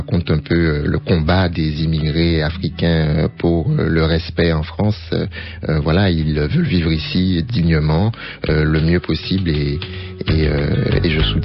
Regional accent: Guadeloupe; quand je dis que je suis français, que j'ai grandi en Guadeloupe et que je suis français.

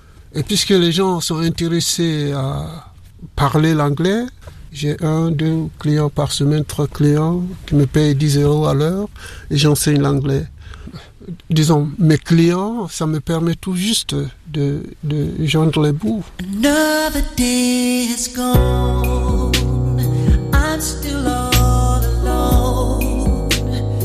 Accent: Conakry, Guinea; moved away as an adult; now in Bratislava, Slovakia; je suis originaire de la Guinée, Conakry. J'ai 63 ans. Je vis ici en Bratislava. Je suis arrivé en Tchécoslovaquie en 1982.

